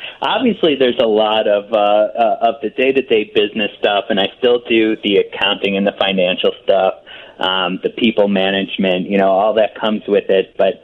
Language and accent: English; Buffalo Grove, Illinois, United States; Or I'm not. I'm from Buffalo Grove, so northwest suburbs of Chicago.